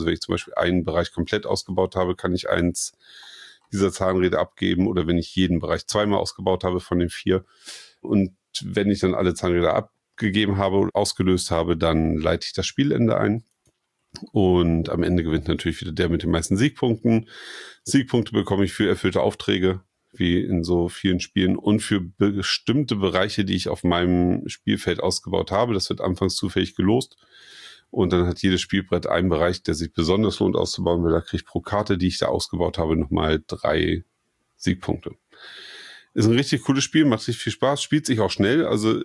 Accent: Kiel, Schleswig-Holstein, Germany; es spielt in Kiel, meine Heimatstadt.

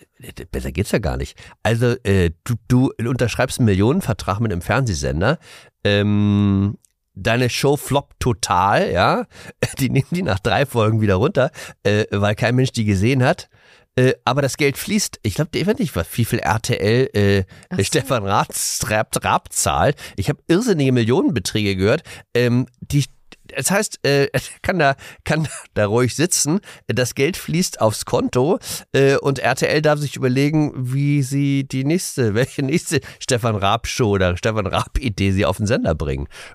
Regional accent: Hamburg, Germany; ich komme aus Hamburg, muss man sagen.

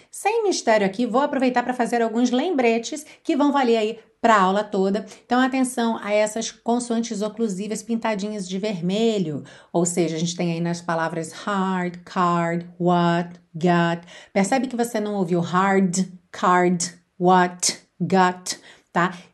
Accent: Rio de Janeiro, Brazil; Que o carioca, eu falo por experiência, porque sou carioca, a gente tem uma tendência a alongar essa última sílaba

